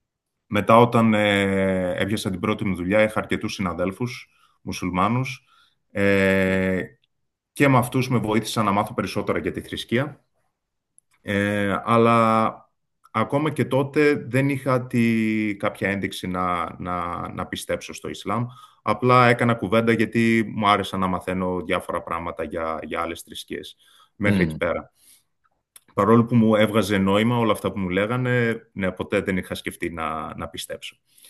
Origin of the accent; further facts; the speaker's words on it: Athens, Attica, Greece; moved away as an adult; now in Utrecht, Netherlands; Γεννήθηκα και μεγάλωσα στην Αθήνα. Τα τελευταία 5 χρόνια, όμως, ζω στην Ολλανδία. Μετακόμισα για μεταπτυχιακό και δουλεύω αυτή τη στιγμή στην Ουτρέχτη της Ολλανδίας.